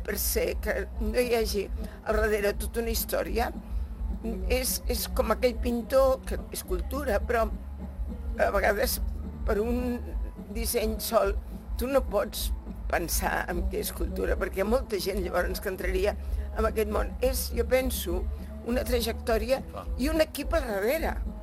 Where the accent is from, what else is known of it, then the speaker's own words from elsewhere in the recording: Sant Pere Molanta, Catalonia, Spain; Jo soc de Sant Pere Molanta totalment